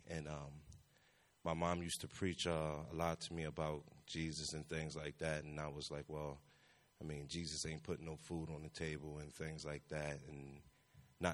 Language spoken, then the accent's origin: English; Baltimore, Maryland, United States; I'm 45 years old. I'm from Baltimore City, and I'm the youngest out of six.